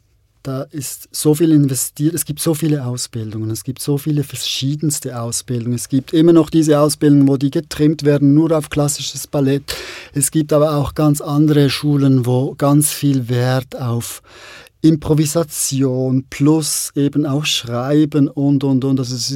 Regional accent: Zurich, Switzerland; Ganz, ich bin eigentlich Zürcher.

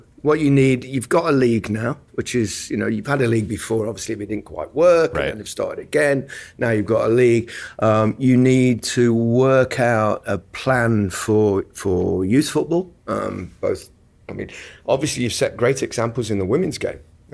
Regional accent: England, United Kingdom; As an Englishman, I'm very experienced in that.

